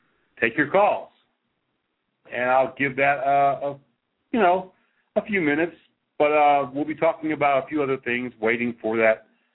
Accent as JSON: {"language": "English", "region": "Missouri", "country": "United States", "said": "I'm from Missouri."}